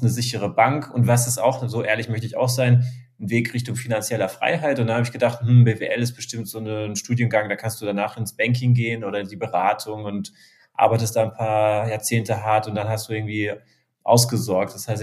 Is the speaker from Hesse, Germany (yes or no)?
no; Freiburg, Baden-Württemberg, Germany; also born or lived in Moscow, Russia; ich bin 35 Jahre alt, ich bin in Moskau geboren und mit einem Jahr nach Deutschland gekommen mit meinem Bruder und meinen Eltern. Und wir sind in Freiburg im Süden von Deutschland aufgewachsen